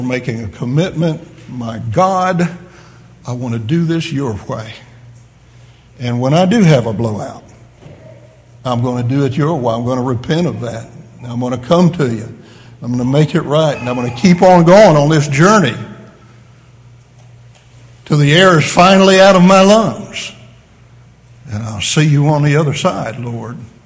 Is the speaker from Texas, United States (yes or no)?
no; Ohio, United States; born there; When I was a real little boy, I was born in Ohio when I was just really small, 5-6 years old.